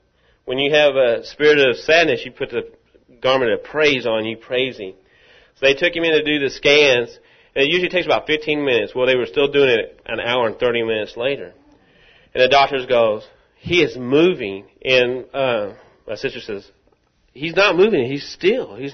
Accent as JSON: {"language": "English", "town": "Rockwall", "region": "Texas", "country": "United States", "said": "I'm from Rockwall."}